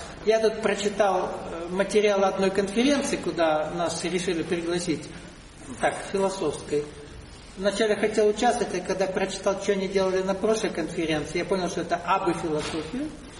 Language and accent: Russian; Kabardino-Balkaria, Russia; я вырос в Кабардино-Балкарии, там 3 языка. Русский, кабардинский, балкарский.